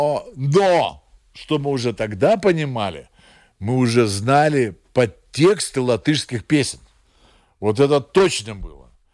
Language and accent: Russian; Latvia; когда мы были в Новой Зеландии, портье в гостинице, когда узнал, что мы из Латвии